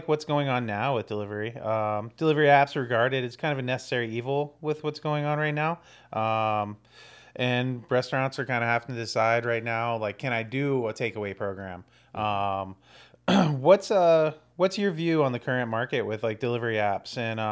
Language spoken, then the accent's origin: English; North Carolina, United States; North Carolina. I'm from the Carolinas